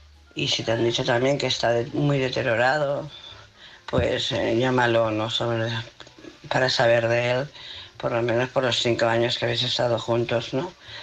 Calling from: Barcelona, Catalonia, Spain; de Barcelona.

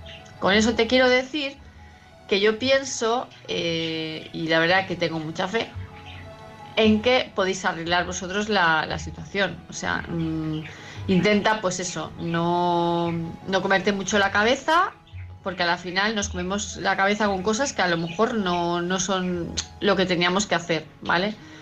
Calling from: Palma, Balearic Islands, Spain; de Palma de Mallorca

